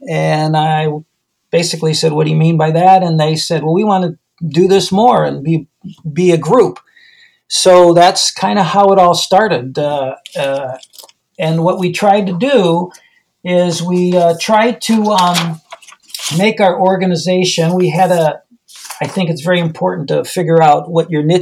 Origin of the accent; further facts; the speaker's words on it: Illinois, United States; now in St. Louis, United States; Well, I live in the St. Louis area now. I grew up in the Chicago area, and I've been a fisherman all my life.